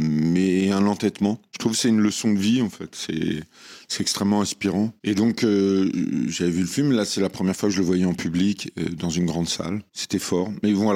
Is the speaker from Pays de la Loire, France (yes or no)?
no; Avranches, Normandy, France; born there; Je suis né à Avranches, dans le 50, mais j'ai jamais grandi là-bas. C'est parce que ma grand-mère habitait Sartilly, une ville entre Granville et Avranches. Donc en Normandie, dans la baie du Mont-Saint-Michel.